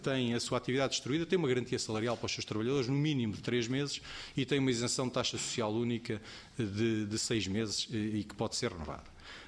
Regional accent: Portugal; somos portugueses

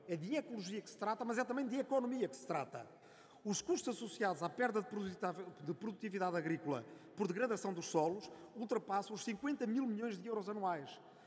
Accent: Portugal; mas enquanto portugueses, porque é também uma questão de interesse nacional

